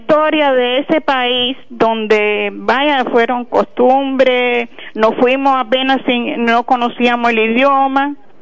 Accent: Cuba; como cubana era la única que trabajaba en la unidad quirúrgica allá en Irak.

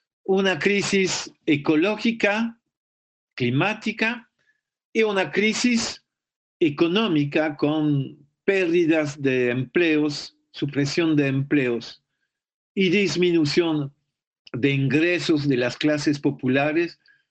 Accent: Belgium; en mi país, Bélgica, contra el bloqueo de Cuba

